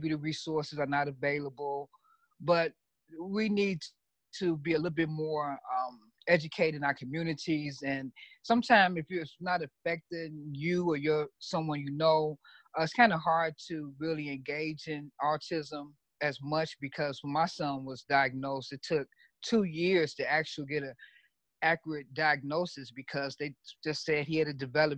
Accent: Chicago, Illinois, United States; now in Los Angeles, United States; Okay, well, I'm born and raised in Chicago. I did my first novel in 2008.

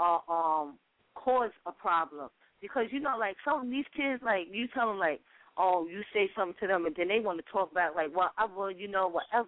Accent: Bronxville, New York, United States; We grew up in Bronxville, we threw our hands, right?

